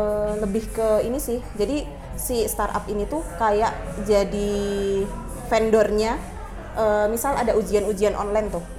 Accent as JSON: {"language": "Indonesian", "town": "Yogyakarta", "region": "Special Region of Yogyakarta", "country": "Indonesia", "tie": "born or raised there", "said": "Karena ya ekspektasinya di Jogja kan ya kaget lah dari kecil sampai kuliah di Jogja."}